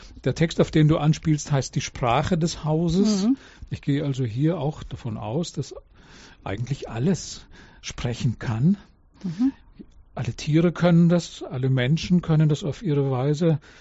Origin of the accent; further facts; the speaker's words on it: Regensburg, Bavaria, Germany; moved away; also born or lived in Berlin; Ich bin in Regensburg geboren, habe lange in Regensburg gelebt, bin Anfang der 90er Jahre von Regensburg aus, Klammer auf, endlich, Klammer zu, nach Berlin gegangen.